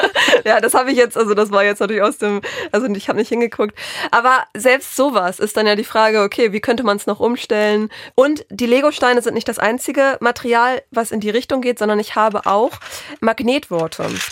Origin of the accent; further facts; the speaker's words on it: Northern Germany, Germany; ich komme aus dem Norden